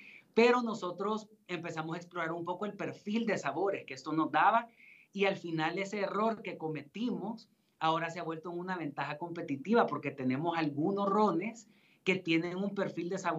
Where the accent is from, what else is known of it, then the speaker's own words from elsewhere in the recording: El Salvador; prácticamente como salvadoreños, nos habíamos quedado sin una marca ícono que nos representara